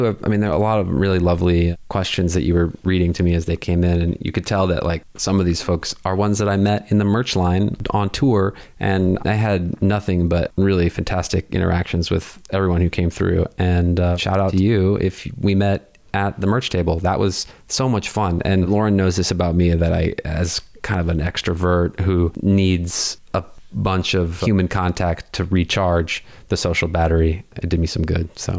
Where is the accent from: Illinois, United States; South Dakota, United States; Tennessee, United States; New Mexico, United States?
New Mexico, United States; I was probably 6 years old, and I grew up in New Mexico